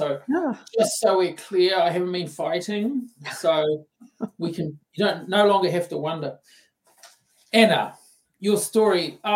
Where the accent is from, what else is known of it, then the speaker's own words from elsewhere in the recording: New Zealand; belong here or you know, in my country, is why can't I be like everybody else? Mm-hmm. You know, like I'm more American, you know, like I'm more out there, and in New Zealand, those sort of strong, silent types, and I never got the memo on there.